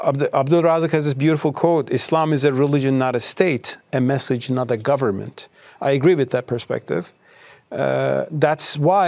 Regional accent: Istanbul, Turkey; I'm from Istanbul. I feel Ottoman.

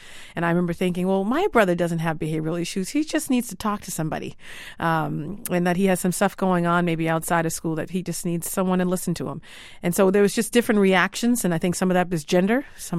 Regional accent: Boston, Massachusetts, United States; So I was born and raised in Boston. I'm a product of all BPS schools, and I say that proudly, including Boston Latin School

